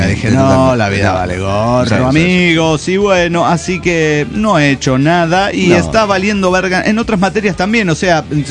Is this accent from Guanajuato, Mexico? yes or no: no; Chiapas, Mexico; de Two Louters, Chiapas, México.